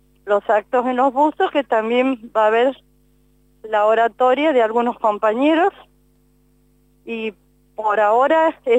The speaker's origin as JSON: {"language": "Spanish", "country": "Argentina"}